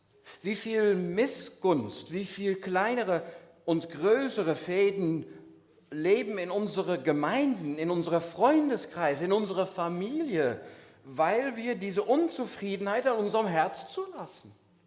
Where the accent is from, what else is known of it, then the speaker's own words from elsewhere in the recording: Hamburg, Germany; Oder ich komme ja aus Hamburg